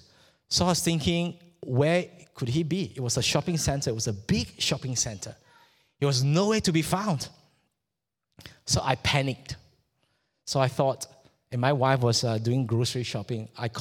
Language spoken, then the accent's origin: English; Malaysia; I came from Malaysia. So we have this phobia in Malaysia.